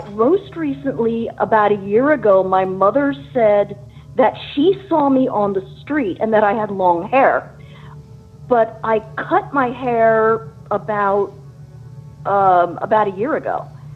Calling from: San Diego, California, United States; calling in from San Diego, California.

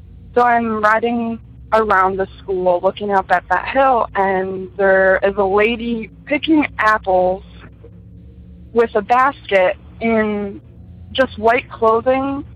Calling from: Michigan, United States; I'm calling from Michigan.

